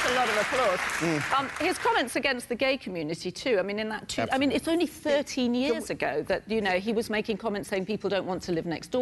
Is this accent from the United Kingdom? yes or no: yes; United Kingdom; as a British person, to even raise advice for the American and their constitution